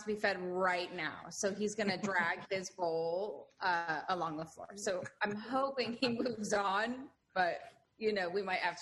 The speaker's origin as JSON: {"language": "English", "town": "Los Angeles", "region": "California", "country": "United States", "tie": "born or raised there", "also_born_or_lived": "New York City", "moved": "as an adult", "lives_now": "London, United Kingdom", "said": "Well, I grew up in Los Angeles, and then I lived in New York City for like 10 years or so. And then I moved back to Los Angeles with my husband, who's English."}